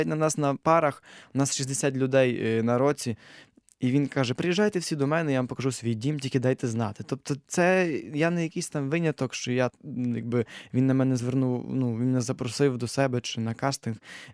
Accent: Lviv Oblast, Ukraine; now in Poland; я з Галичини, з-під Львова, і в Польщі вже десь четвертий рік.

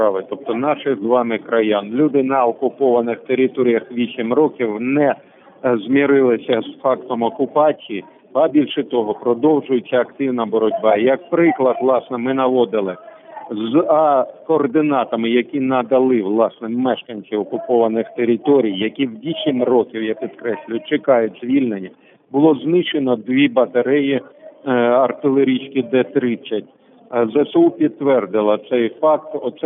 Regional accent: Luhansk, Luhansk Oblast, Ukraine; я зрозумів ваше питання, як луганчанин його розуміє

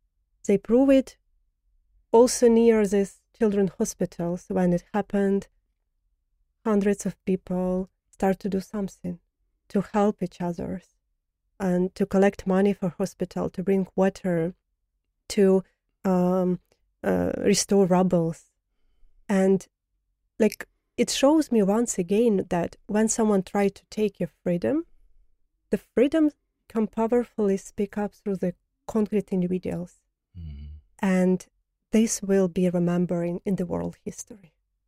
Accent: Boyarka, Kyiv Oblast, Ukraine; But I spent my childhood in Bayarka. That's why Bayarka is my native city, because I grew up there.

